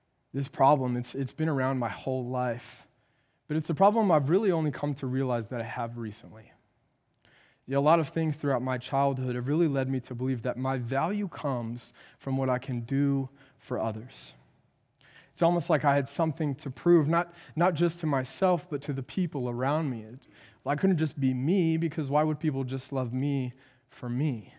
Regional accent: the South, United States; like I'm from the South, knee slapper type funny

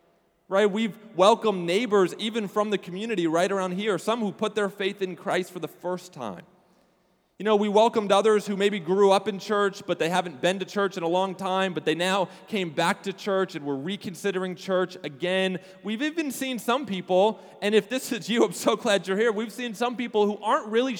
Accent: New Jersey, United States; now in Florida, United States; Well, you know, I grew up in New Jersey, and every summer, you know, we would take a family vacation to the Jersey Shore.

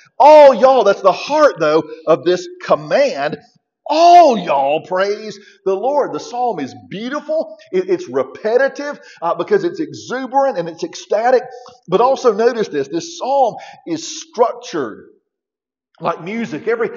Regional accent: Georgia, United States; in my little church I grew up in Southwest Georgia.

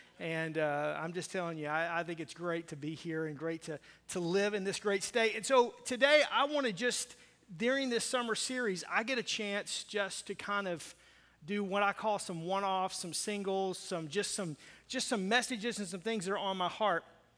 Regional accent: the South, United States; I grew up in the South, in the dirty South, where it's just like humid and hot and nasty.

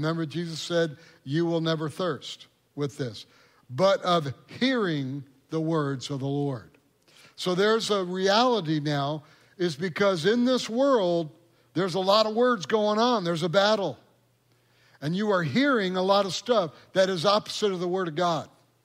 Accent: Michigan, United States; I grew up in Michigan, lakes and rivers, and the trees were huge by the rivers.

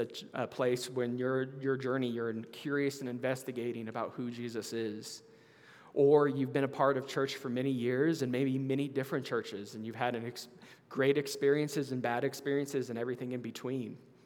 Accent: Sparks, Nevada, United States; I'm a local boy, so born and raised in Sparks and fourth generation Nevadan. So Northern Nevada is just, it's home.

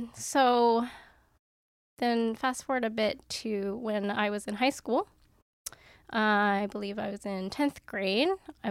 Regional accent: Columbus, Georgia, United States; I grew up in Georgia, in a town called Columbus. Down in the South.

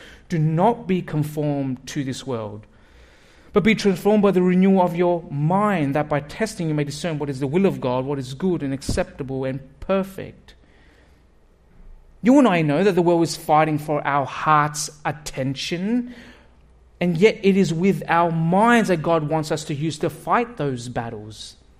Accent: Australia; now in Canada; I was born and raised in Australia. I married a Calgarian. But as an Australian, we knew nothing about snow. There's no snow.

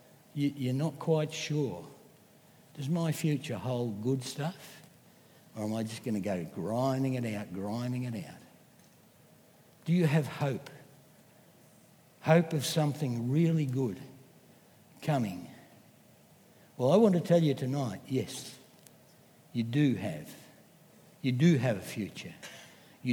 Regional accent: London, United Kingdom; born there; I was born in London, 1942. So if you're any good at maths, you know how old I am.

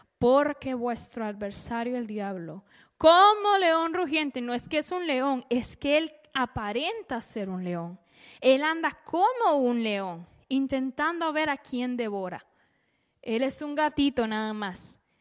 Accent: Honduras; yo soy de Honduras, mi familia está por allá por Honduras

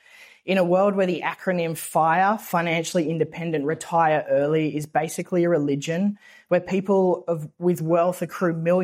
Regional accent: Bathurst, New South Wales, Australia; Back in year 9, growing up in Bathurst, one of our teachers signed us up for a course over the holidays.

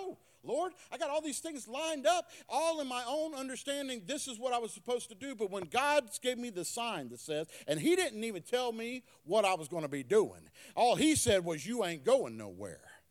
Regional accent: Myrtle Beach, South Carolina, United States; Well, I grew up in South Carolina. I grew up in Myrtle Beach. Now, I know all the ways around town.

